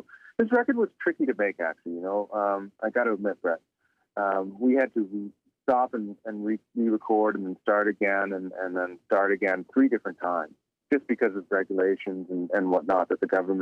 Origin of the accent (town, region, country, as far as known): Toronto, Ontario, Canada; born or raised there